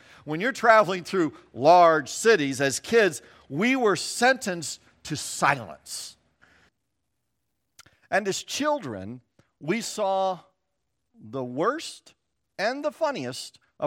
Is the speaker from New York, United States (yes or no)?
no; Salina, Kansas, United States; As a kid growing up in Kansas, whose mom's family lived all in West Virginia, we had one vacation spot my entire growing up years. We would drive every year from Salina, Kansas to Bluefield, West Virginia.